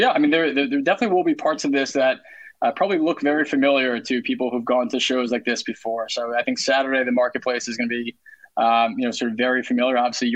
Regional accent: New York, United States; I grew up here in New York, so I'm pretty much down the line for baseball, Yankees, basketball, Knicks, for football, Giants.

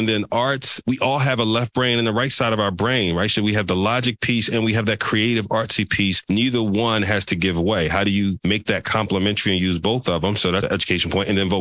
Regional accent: Philadelphia, Pennsylvania, United States; born and raised in Philly, one of the rougher sides of Philly

